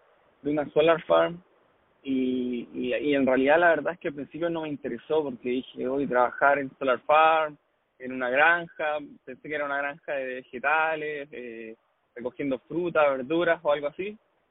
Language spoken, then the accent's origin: Spanish; southern Chile, Chile; now in Sydney, Australia; Yo soy de Chile, del sur de Chile, una ciudad que no es. Es más pequeña que Sydney.